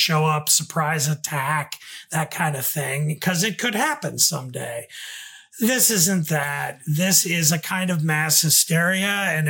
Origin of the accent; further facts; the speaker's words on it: New York, United States; I mean, I'm from the New York area originally